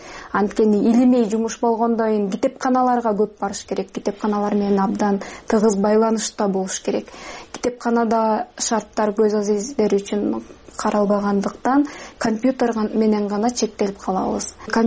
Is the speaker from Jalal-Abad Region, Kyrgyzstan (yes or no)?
yes; Kyzyl-Ozgorush, Jalal-Abad Region, Kyrgyzstan; born there; now in Bishkek, Kyrgyzstan; Токтогул районуна караштуу Кызыл Өзгөрүш айылында төрөлгөм. Азыр Бишкекте эжемдин үйүндө эки жээним менен жашайм азыркы убакта.